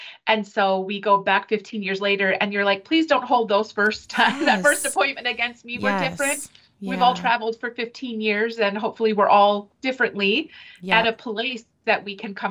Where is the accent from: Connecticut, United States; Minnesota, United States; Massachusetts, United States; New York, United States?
Minnesota, United States; Yeah. So I am from Minnesota. I'm a North girl.